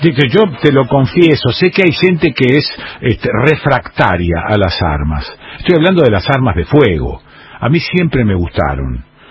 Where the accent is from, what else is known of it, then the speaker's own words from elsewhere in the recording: Villa Celina, Buenos Aires Province, Argentina; now in Santa Fe, Argentina; estacionada la estanciera del 68 a la puerta de mi casa de pibe en Villa Celina